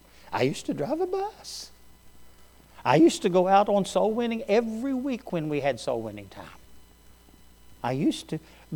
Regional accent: Pennsylvania, United States; born there; My life began, I was born in Pennsylvania, only lived there 4 days.

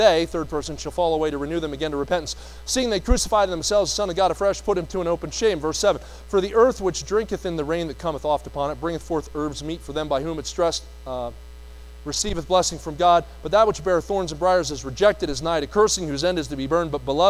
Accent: New Jersey, United States; If I say y'all, or where Colin and I grew up in New Jersey, it's yous guys.

